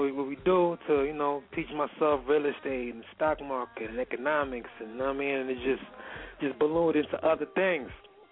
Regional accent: Queens, New York, United States; Man, you know, I'm coming from Jamaica, Queens, and, you know, we come from the streets, Southside, Hollis, Queens.

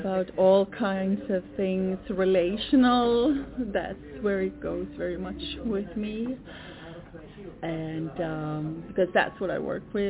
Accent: Sweden; first language Swedish; English is a second language; my mother language is Swedish, and in the word for love in Swedish is kärlek

